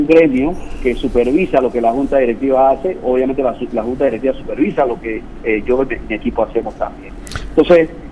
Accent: Panama; ¿de qué nos sirve a mí, como panameño, tener este fondo?

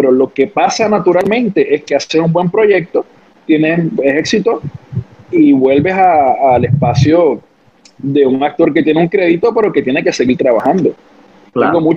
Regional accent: Loíza, Puerto Rico; Yo soy de Loíza, Puerto Rico. Yo crecí en un hogar donde nunca hubo una barrera para yo como niño negro soñar con lo que quisiera hacer.

